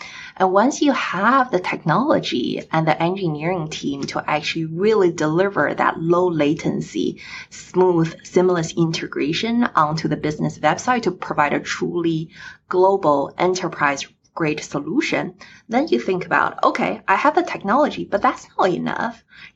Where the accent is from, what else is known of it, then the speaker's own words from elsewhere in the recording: China; born there; English is a second language; I was born in China and my families are still in China.